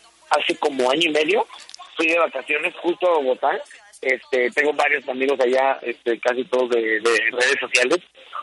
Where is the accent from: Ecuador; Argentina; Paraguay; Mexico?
Mexico; Chihuahua; como lo tuvimos nosotros aquí en México, en Chihuahua, de donde yo soy oriundo.